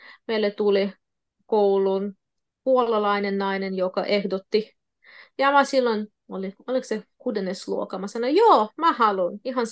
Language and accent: Finnish; Ukraine; born there; first language Russian; Finnish is a second language; mä puhun 6 kieltä, sisältäen mun äidinkieliä. Niin kuin venäjä on mun eka äidinkieli, sitten ukraina, koska mä olin syntynyt ja kävin koulussa Ukrainassa. Ja sitten vieraista kieliä, se on totta kai suomi, englanti, espanja ja puola.